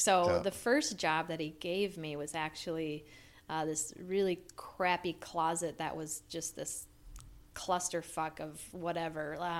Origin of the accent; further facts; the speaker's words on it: Minneapolis, Minnesota, United States; I grew up near Lake Street Kmart, so technically I was in the Roosevelt District.